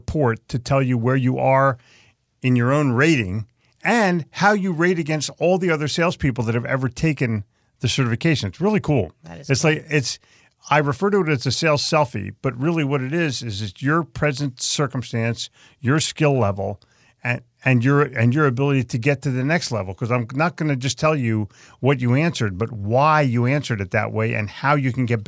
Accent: Philadelphia, Pennsylvania, United States; And I'm from Philadelphia myself, so I deserve heckling

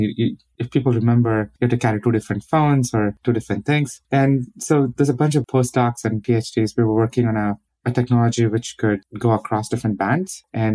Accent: Bangalore, Karnataka, India; Yes, I grew up in Bangalore. It used to be known as a garden city, small city. And actually, I was born in Bangalore, and the outskirts of Bangalore.

